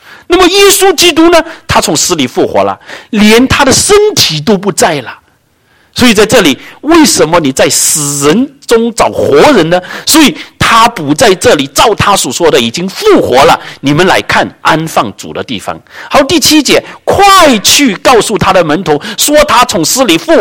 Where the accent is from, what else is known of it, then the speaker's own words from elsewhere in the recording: China; now in Canada; 只有我们中国人过清明节，